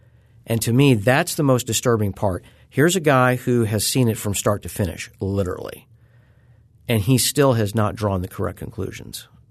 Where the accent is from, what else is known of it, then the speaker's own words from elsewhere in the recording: Missouri, United States; my area of the country, I grew up in Southwest Missouri.